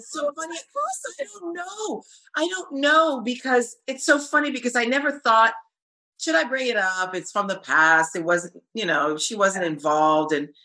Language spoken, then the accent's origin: English; Haiti; I'm from Haiti.